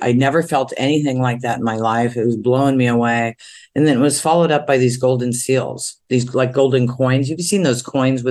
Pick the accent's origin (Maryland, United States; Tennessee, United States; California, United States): California, United States; I'm from California.